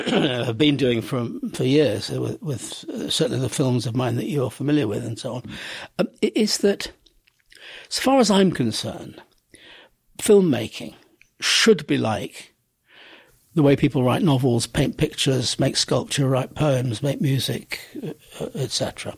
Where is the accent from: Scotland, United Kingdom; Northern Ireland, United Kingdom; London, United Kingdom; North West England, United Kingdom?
North West England, United Kingdom; Manchester; I grew up in Manchester in a very unartistic environment